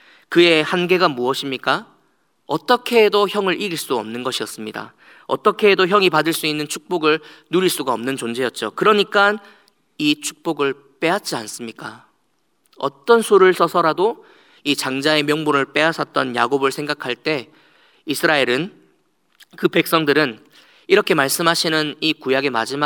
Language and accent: Korean; Gyeongsang, South Korea; 저는 경상도 남자다 보니까